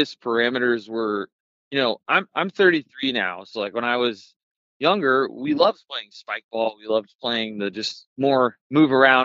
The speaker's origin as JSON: {"language": "English", "town": "Dallas", "region": "Texas", "country": "United States", "said": "Yeah, so I'm from Dallas, Texas, and my wife and I have always been into backyard games."}